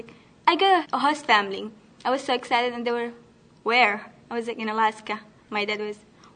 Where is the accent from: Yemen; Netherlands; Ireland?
Yemen; now in United States; I'm from Yemen. I go to Thunder Mountain High School here, and I'm 18.